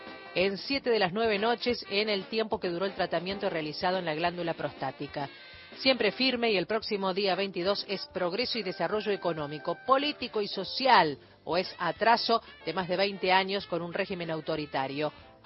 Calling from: Rosario, Santa Fe, Argentina; de Rosario, saludos.

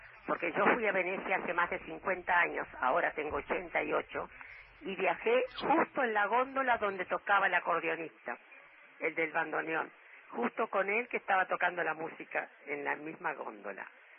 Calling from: Buenos Aires, Argentina; de Caballito.

